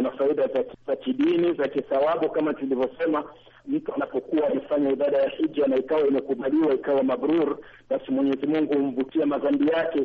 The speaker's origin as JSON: {"language": "Swahili", "country": "Burundi", "said": "watu ambao tunatokea Burundi huwa tunafanyia"}